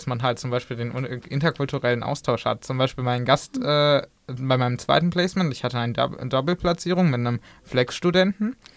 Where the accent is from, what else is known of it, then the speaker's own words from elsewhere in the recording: Germany; accent: German; ich hatte auch immer einen deutschen Akzent.